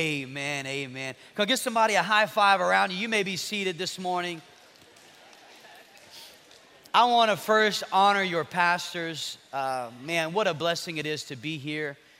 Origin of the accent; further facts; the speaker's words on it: Lafayette, Louisiana, United States; we're from Lafayette, Louisiana, and it's our privilege to come and speak today.